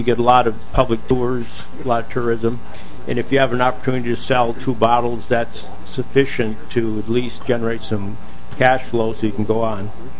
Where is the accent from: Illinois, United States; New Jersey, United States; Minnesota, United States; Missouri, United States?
Minnesota, United States; Stillwater; from Stillwater.